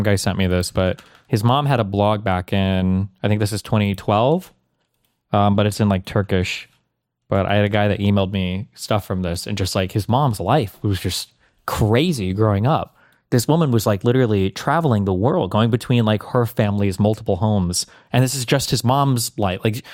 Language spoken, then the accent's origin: English; United States; When I was a teenager growing up in the States, I used to think that if we owned a summer house in Turkey, I would have a place and friends to call my own